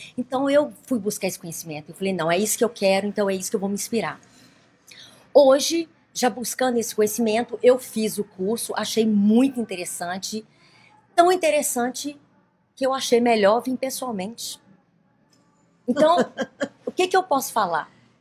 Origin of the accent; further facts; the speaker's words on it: Sete Lagoas, Minas Gerais, Brazil; eu sou de Minas, Minas Sete Lagoas.